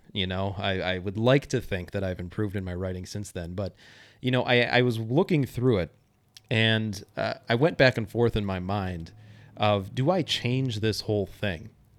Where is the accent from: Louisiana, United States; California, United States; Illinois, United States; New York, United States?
Illinois, United States; Joliet; I worked at a private club in my hometown. I call the club a different name in the book, but I think it's safe to say that since the country club is no longer around, it was Joliet Country Club.